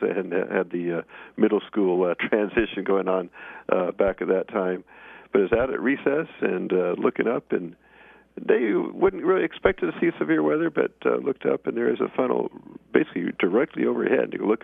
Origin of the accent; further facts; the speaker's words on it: Fort Worth, Texas, United States; But back when I grew up in Texas, in Fort Worth to be specific, in North Texas